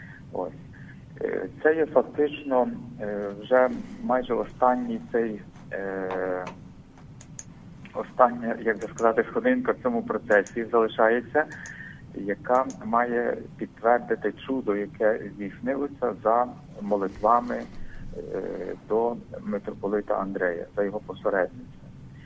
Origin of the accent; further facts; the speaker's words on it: Lviv Oblast, Ukraine; я сам також з Львівщини родом. І навіть з одного району, в якому жив, народився митрополит Андрей Роман Шептицький, прізвище Яворівського району.